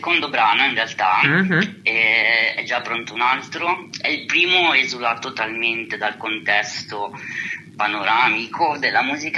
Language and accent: Italian; Milan, Lombardy, Italy; Io sono nato e cresciuto a Milano, ma con origini calabresi di cui vado orgogliosissimo.